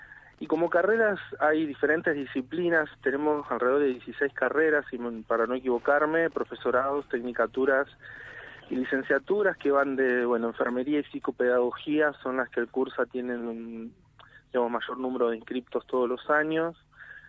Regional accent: Río Negro, Argentina; que estudiantes de mi pueblo, de la línea sur, puedan tener un lugar en donde habitar

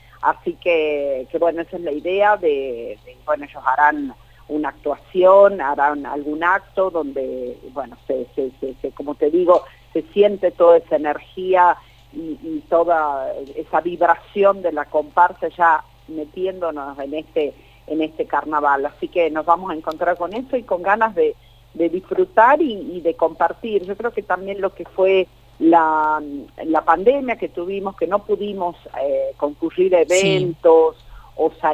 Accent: Argentina; como argentinos

